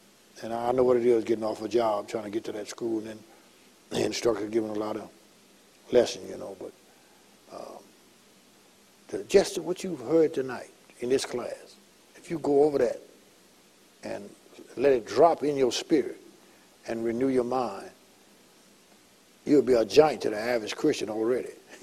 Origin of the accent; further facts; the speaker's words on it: Guyana; I told her I was from Guyana.